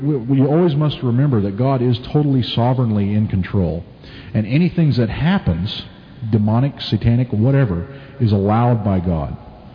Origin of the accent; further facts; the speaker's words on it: Scotland, United Kingdom; born there; I'm Scottish by birth